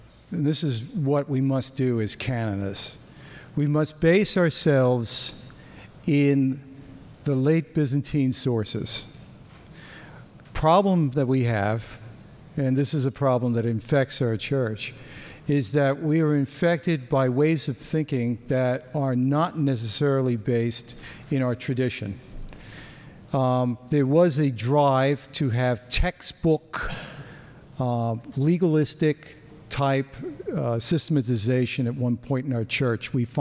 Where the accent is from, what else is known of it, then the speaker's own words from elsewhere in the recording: Queens, New York, United States; I come from Queens, New York. I am pronouncing that word correctly.